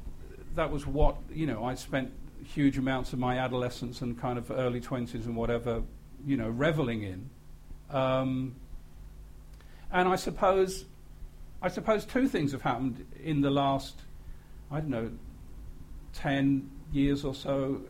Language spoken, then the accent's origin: English; United Kingdom; I mean, growing up in Britain in the 50s